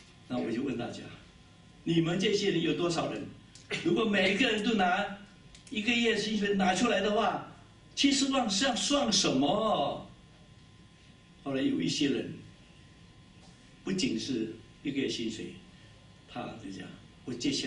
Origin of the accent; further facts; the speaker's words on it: Taiwan; moved away; 我们从台湾来这边带着多少？带着两个皮包，对吗？上飞机。